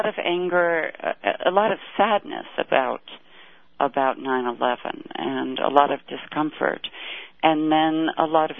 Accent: United States; now in Egypt; Well, I'm an American.

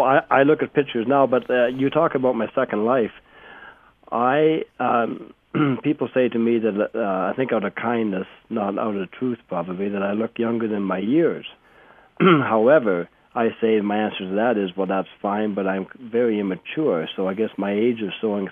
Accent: Canada; When I go back to my hometown up in Canada, I see miners that I worked with a long time ago if they're still living.

